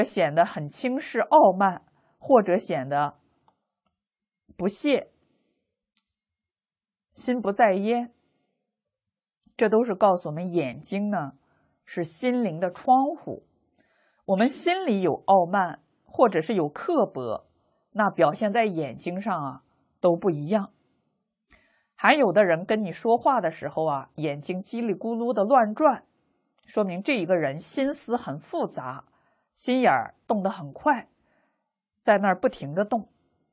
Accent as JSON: {"language": "Chinese", "country": "China", "said": "显然是给我们中国人看的，是提醒中国人说话声音不要太大了。"}